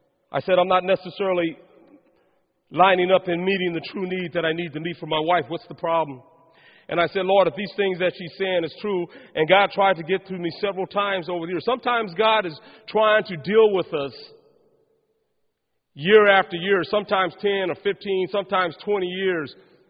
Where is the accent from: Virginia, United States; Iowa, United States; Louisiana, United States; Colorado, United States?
Colorado, United States; Denver; born there; And they moved from Alabama in 1955. And I was born in Denver, Colorado.